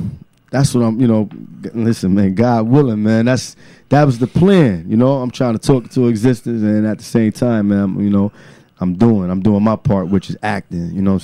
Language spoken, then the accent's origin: English; New Haven, Connecticut, United States; I'm from New Haven, man